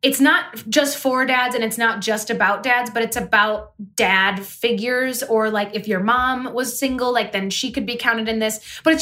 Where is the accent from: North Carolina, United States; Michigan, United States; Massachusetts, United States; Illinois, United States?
Michigan, United States; We're from Michigan, Bree.